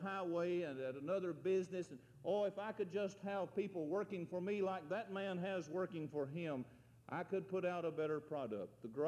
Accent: United States; I'm thankful that I'm an American.

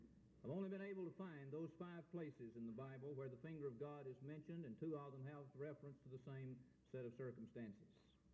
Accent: Tennessee, United States; when I was just a boy growing up in Middle Tennessee

